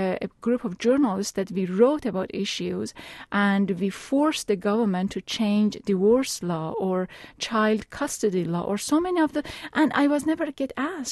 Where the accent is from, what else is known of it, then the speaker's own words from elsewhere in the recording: Iran; now in United States; I am coming from Iran. Iran, I was actually raised in a war-torn, revolution-torn, extremely intense society.